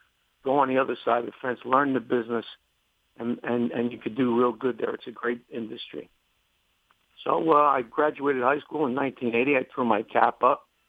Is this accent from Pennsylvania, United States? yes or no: no; Newark, New Jersey, United States; born there; Well, I was born in Columbus Hospital in Newark, New Jersey, the beautiful city of Newark, New Jersey.